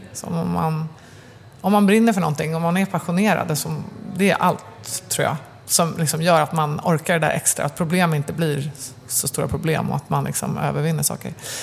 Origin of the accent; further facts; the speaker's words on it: Åkersberga, Stockholm County, Sweden; Ja, jag är uppvuxen i Åkersberga, norr om Stockholm.